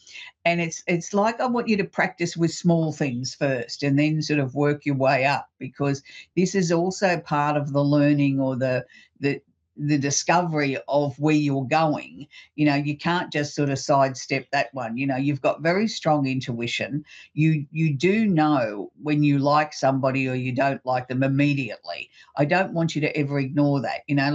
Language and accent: English; New South Wales, Australia; born there; So for me, even though I'm in Queensland, I was born in New South Wales, so I'm a New South Wales supporter, Blues through and through all the way.